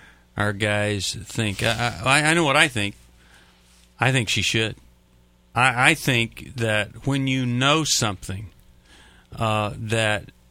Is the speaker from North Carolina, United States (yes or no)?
no; Indianapolis, Indiana, United States; we had Every Man's Battle in my hometown, Indianapolis